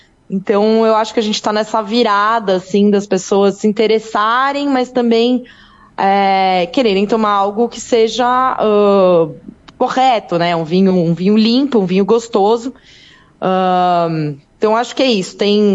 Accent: São Paulo, Brazil; Olha, eu moro no sul, né? Mas eu sou de São Paulo

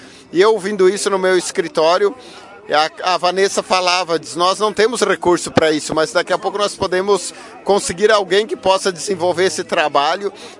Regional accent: Barracão, Rio Grande do Sul, Brazil; Sou natural do município de Barracão, mas muito me orgulha a ter tido Lagoa Vermelha como mãe.

